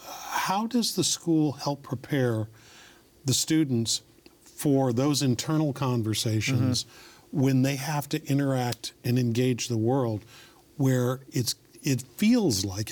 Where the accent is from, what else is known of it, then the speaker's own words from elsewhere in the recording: Detroit, Michigan, United States; So I am from Detroit, Michigan, okay? And so Henry Ford was a pretty big deal back there.